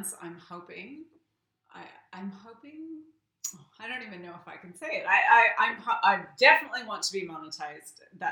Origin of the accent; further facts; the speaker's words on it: Canada; So I'm not American, just so everyone knows that. At the very end, I am Canadian.